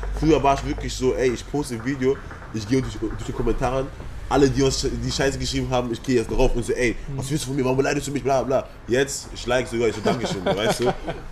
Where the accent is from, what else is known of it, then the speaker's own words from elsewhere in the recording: Eschweiler, North Rhine-Westphalia, Germany; born there; ich bin 21 Jahre alt. Ich wurde in Eschweiler geboren. Ist so ein Kreis Aachen